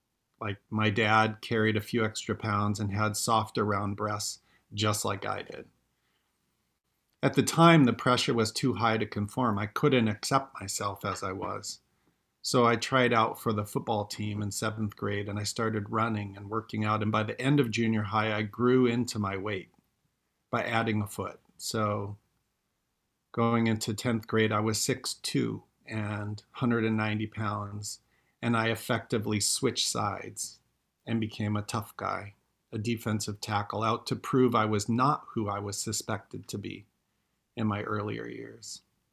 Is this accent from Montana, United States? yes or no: yes; Bozeman, Montana, United States; Growing up in Bozeman, in the small town in Montana where I grew up, I was a suspect male.